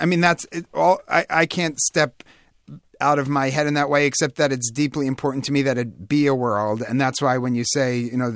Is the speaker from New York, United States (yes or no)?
yes; New York, United States; And again, one of the opening night event I did at the New York Public Library, my hometown library, I feel very close.